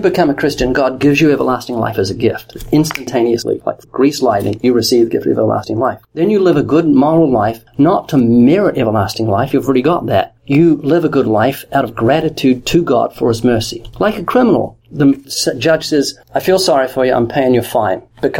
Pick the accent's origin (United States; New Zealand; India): New Zealand; I'm from New Zealand, we have different things.